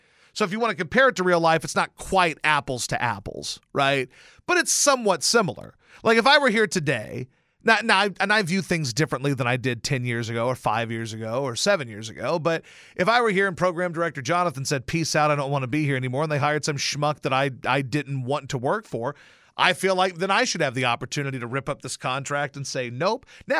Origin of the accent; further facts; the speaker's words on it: Louisiana, United States; I grew up in Louisiana.